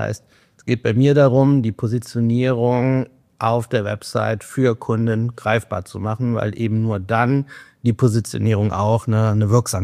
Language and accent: German; Cologne, North Rhine-Westphalia, Germany; Ich komme aus Köln, gestern hier angereist.